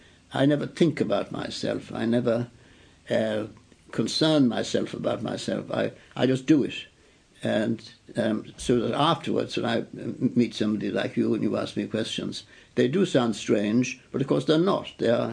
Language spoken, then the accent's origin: English; Ireland; moved away; But I feel that writing as I did from the start, as an Irish person, but not necessarily writing purely Irish things. I just wrote. I could have written the same novels and short stories had I never left Ireland